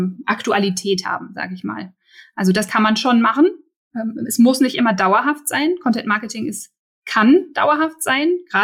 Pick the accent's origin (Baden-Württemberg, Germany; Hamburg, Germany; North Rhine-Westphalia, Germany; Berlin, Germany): Berlin, Germany; als Berliner